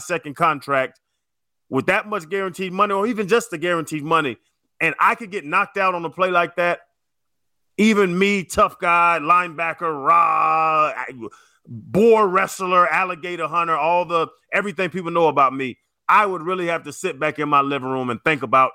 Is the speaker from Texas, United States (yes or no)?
no; Atlanta, Georgia, United States; But I'm a dude from Atlanta.